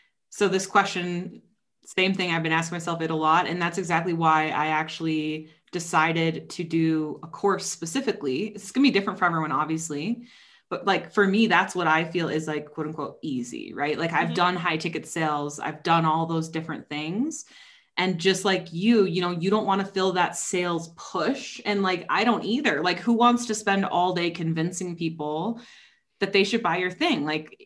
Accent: Midwest, United States; I think it's two we're from the Midwest.

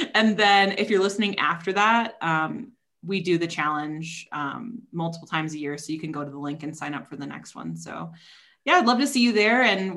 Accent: Midwest, United States; I think it's two we're from the Midwest.

